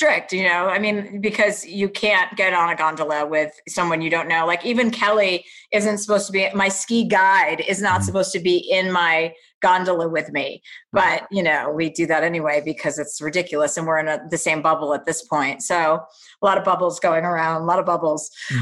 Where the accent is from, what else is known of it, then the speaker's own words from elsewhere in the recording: Canada; I now talk in centimeters because I'm Canadian